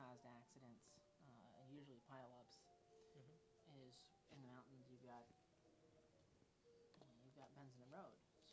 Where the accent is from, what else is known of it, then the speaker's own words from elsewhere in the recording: Colorado, United States; So my experience growing up in Colorado is that the problem with drivers is that there will be some that are incredibly slow